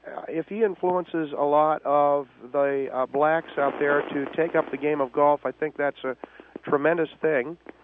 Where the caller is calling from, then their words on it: Anaheim Hills, California, United States; I'm calling from Anaheim Hills, California.